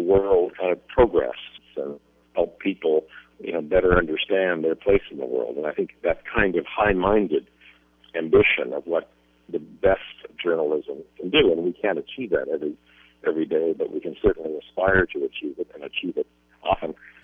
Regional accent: Montreal, Quebec, Canada; born there; now in Toronto, Canada; I was born in Montreal. I mean, Montreal is such a multicultural city. I've spent so much of my time, and I still live in Toronto

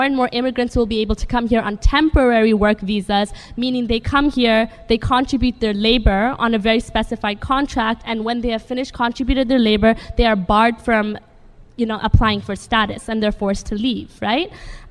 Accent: Toronto, Ontario, Canada; So last year in Toronto, I'm from Toronto

